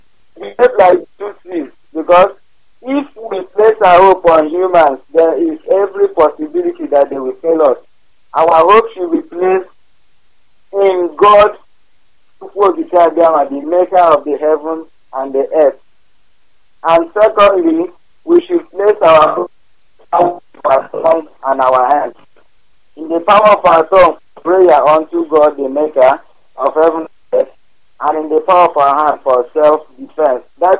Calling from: Biafra, Nigeria; I'm calling you from Upper West in Biafra land.

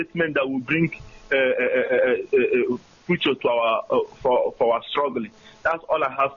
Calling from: Bremen, Germany; I'm calling from Bremen.

